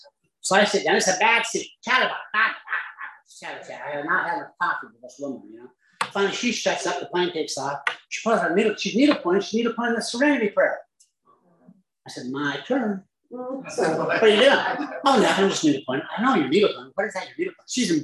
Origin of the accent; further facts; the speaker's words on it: Orem, Utah, United States; I said, well, I grew up in Orem, Utah.